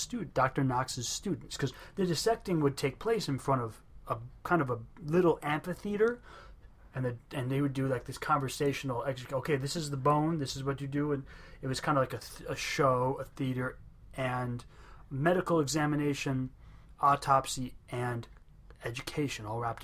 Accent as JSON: {"language": "English", "country": "Ireland", "said": "I'm Irish, I should be able to do this."}